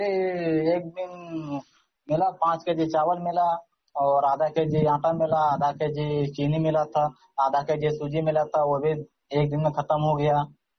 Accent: Hazaribagh, Jharkhand, India; now in Chennai, India; ग्राम post उचारामा, थाना विष्णुगढ़, जिला हजारीबाग, झारखंड का रहने वाला हूँ।

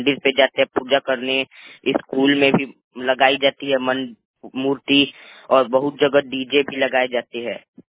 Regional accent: Siwan, Bihar, India; और मैं सिवान से हूँ।

